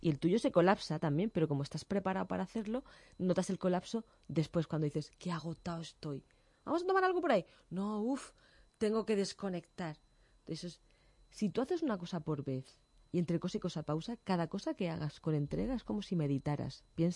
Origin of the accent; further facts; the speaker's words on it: Águilas, Region of Murcia, Spain; viva Águilas, todo el mundo Águilas, que es mi pueblo.